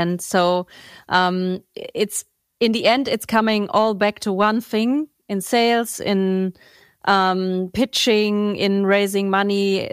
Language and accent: English; Germany; English is a second language; also born or lived in Frankfurt / Munich; I mean, I'm German, but I'm not from Frankfurt. And I was in Munich before that.